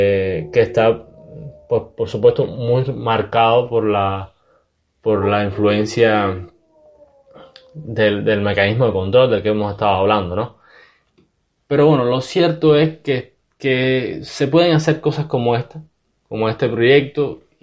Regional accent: Cuba; yo acá en Camagüey, y somos dos cubanos, nos consideramos cubanos y igualmente integrantes de la nación cubana

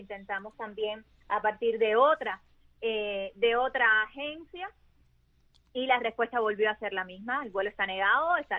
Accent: Cuba; nosotros como cubanos

